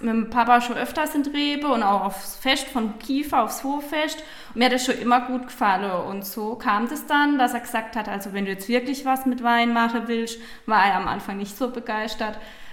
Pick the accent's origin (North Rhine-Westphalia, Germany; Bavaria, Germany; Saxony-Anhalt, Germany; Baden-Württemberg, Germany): Bavaria, Germany; Eichstätt; ich komme direkt aus Eichstätt. Ich bin hier schon sehr lang verwurzelt. Meine Eltern kommen von hier.